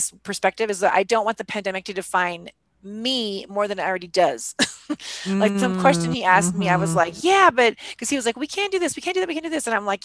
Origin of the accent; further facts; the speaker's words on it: Alaska, United States; also born or lived in Colorado; which are Alaska, which is my home state, has super high COVID rates. And in Colorado, where I've lived for 25 years, more than 25 years